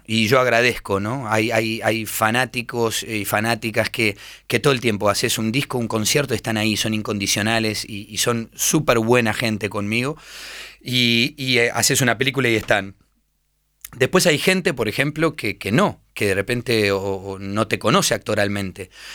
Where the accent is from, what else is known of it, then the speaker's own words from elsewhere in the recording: Argentina; siempre digo que cuando uno sale de Argentina, primero sos argentino